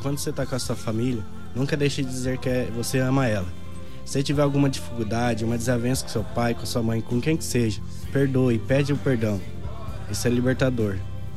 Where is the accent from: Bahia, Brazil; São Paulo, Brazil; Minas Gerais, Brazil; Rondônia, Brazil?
Rondônia, Brazil; Sou de Rondônia.